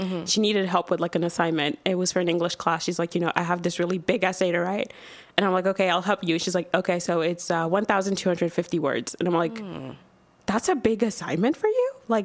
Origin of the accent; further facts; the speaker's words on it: Montreal, Quebec, Canada; Yeah, I'm from Montreal.